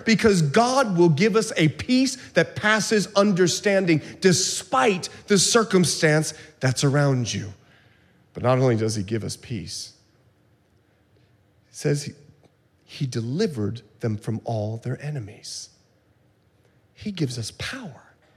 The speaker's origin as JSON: {"language": "English", "country": "Bahamas", "lives_now": "United States", "said": "I've mentioned to you before, I'm from the Bahamas. In fact, I just came back, had the chance to go home for a couple of days and see my family and teach at a church, and I'm Bahamian. And when I'm there, I speak Bahamian."}